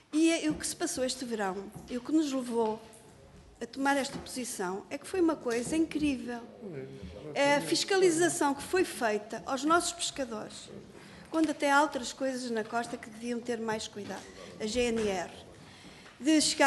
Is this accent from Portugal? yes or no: yes; Espinho, North, Portugal; sou de Espinho, conheço a arte de chávega.